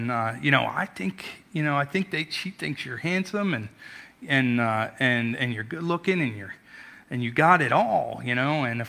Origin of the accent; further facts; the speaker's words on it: Coxsackie, New York, United States; I'm from New York, if anybody doesn't know. If you hear some of the accent come out, then that's why. But I lived in a small town called Coxsackie.